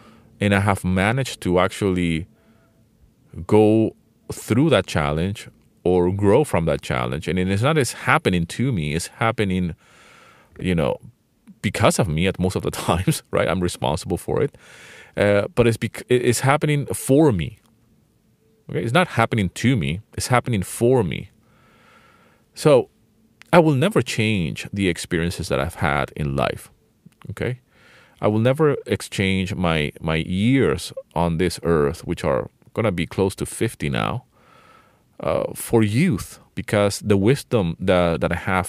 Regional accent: Venezuela; also born or lived in United Kingdom; I am British by birth, but I grew up in Venezuela.

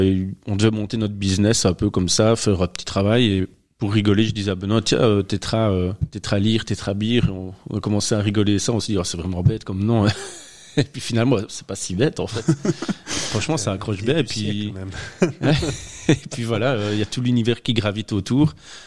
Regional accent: Belgium; Et c'est assez unique en Belgique. Et je suis vraiment amoureux de ma région d'origine.

